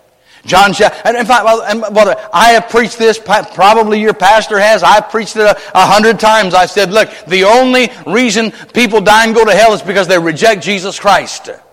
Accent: United States; I was raised in America.

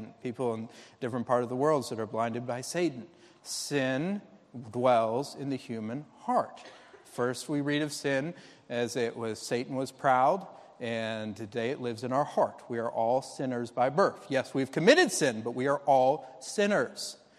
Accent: Georgia, United States; I come from Georgia, explain a little bit about what it's like

